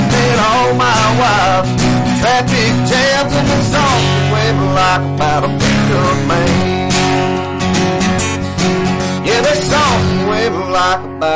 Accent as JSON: {"language": "English", "town": "Hueytown", "region": "Alabama", "country": "United States", "said": "I'm originally from Hueytown, Alabama."}